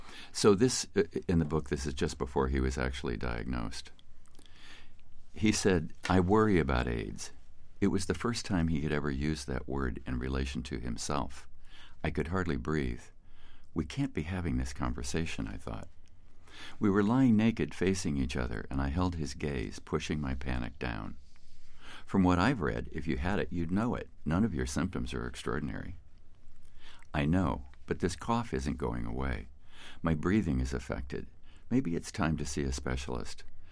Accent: Midwest, United States; also born or lived in New York; I mean, I grew up in the Midwest with a lot of homophobia. Mm-hmm. And I got involved in New York in the gay rights movement.

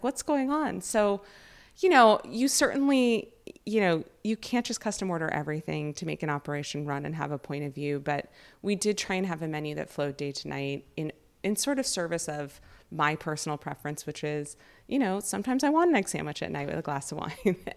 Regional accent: Los Angeles, California, United States; I grew up in Los Angeles where, you know, when you ate vegetarian, whether it's at a restaurant or in your home, you know, we didn't call it Meatless Monday.

